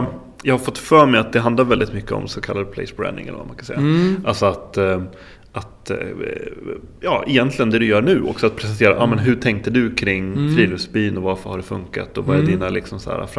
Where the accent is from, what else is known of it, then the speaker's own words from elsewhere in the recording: Dalarna County, Sweden; now in Stockholm, Sweden; nu råkar jag bo i Stockholm, men jag är ju uppvuxen i södra Dalarna